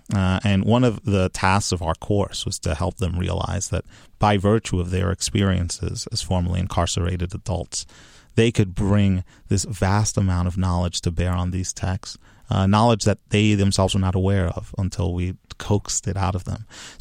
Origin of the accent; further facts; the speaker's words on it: Dominican Republic; why is it that my home country receives scant attention in historical texts, in English historical texts? So now I spend a fair bit of time thinking about the Dominican Republic